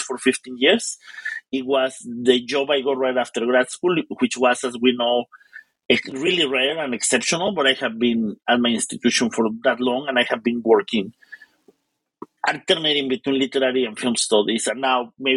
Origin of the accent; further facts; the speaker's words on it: Mexico City, Mexico; I am originally from Mexico City